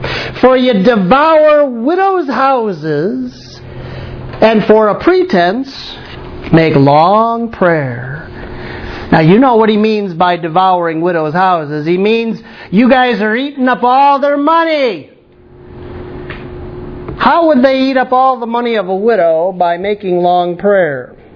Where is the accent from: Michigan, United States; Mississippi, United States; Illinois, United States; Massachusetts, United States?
Illinois, United States; Chicago; Now, we're all from Chicago, so I don't have to tell you, that's mafia talk.